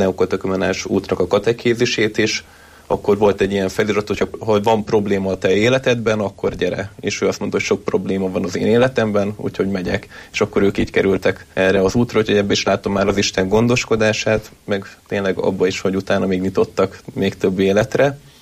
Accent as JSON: {"language": "Hungarian", "region": "Budapest", "country": "Hungary", "tie": "born there", "said": "Igen, én egy katolikus családból jövök, Budapesten születtem, 7 vagyunk testvérek"}